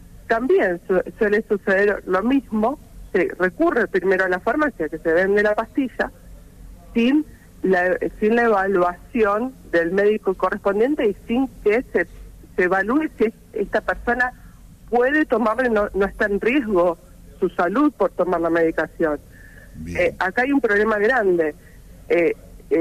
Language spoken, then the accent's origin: Spanish; Rosario, Santa Fe, Argentina; Bueno, nosotros somos de Rosario, ¿no?